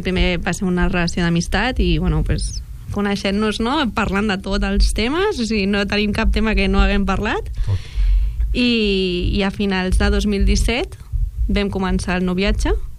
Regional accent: Badalona, Catalonia, Spain; Som de Badalona.

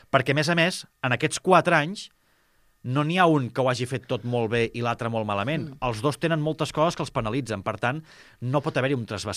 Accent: Súria, Catalonia, Spain; jo sóc de Súria

